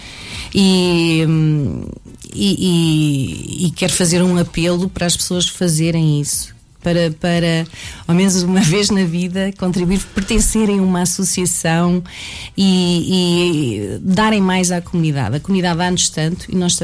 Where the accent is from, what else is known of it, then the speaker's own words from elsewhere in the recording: Caldas da Rainha, Leiria, Portugal; now in Foz do Arelho, Portugal; Eu sou das Caldas da Rainha